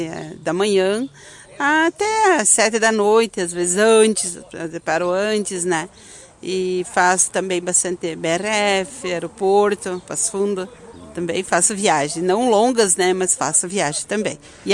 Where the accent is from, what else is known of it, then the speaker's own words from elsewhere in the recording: Marau, Rio Grande do Sul, Brazil; born there; Eu nasci em Marau, depois eu pertencia para Gentil, que foi em Forquilha Gentil. Mas faz 20 anos que eu moro aqui e trabalho aqui.